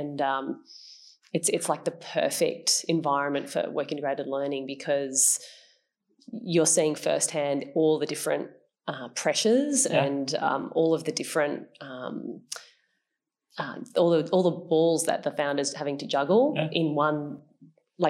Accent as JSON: {"language": "English", "town": "Sydney", "region": "New South Wales", "country": "Australia", "lives_now": "Newcastle, Australia", "said": "I'm from Sydney originally"}